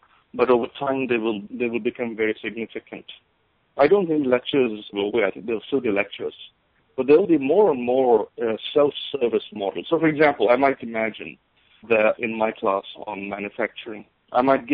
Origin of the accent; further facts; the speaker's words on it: India; When I was growing up in India